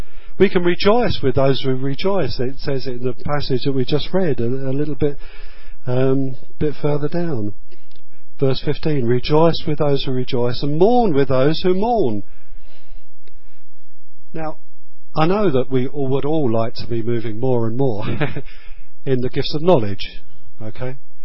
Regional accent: England, United Kingdom; But, you know, we're English and we're not always good at sharing our needs, are we, with each other? Good heavens, man. I'm British.

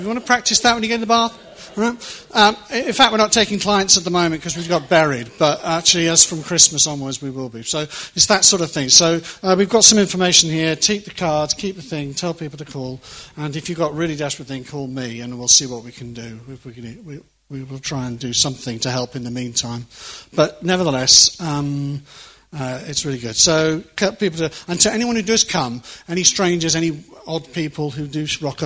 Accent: Maidenhead, South East England, United Kingdom; Talk to me. I'm only from Maidenhead.

